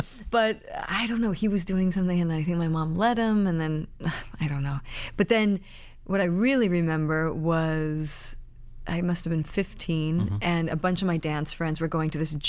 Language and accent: English; Arizona, United States; also born or lived in Fountain Valley, California / Colorado; I was born in Fountain Valley, California, but then we moved to Arizona not long after that, and I spent, I think, about 13 years in Arizona. I moved around a lot, is the short answer. So Arizona, and then Colorado